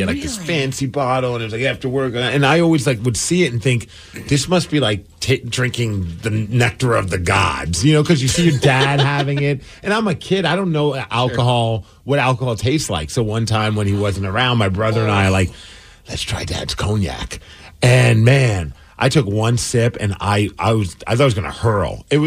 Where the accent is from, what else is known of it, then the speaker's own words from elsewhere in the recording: New York, United States; Even as a New Yorker, you don't have with that one.